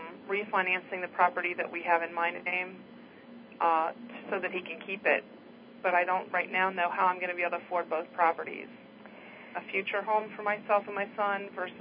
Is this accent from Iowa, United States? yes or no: no; Louisiana, United States; from Louisiana.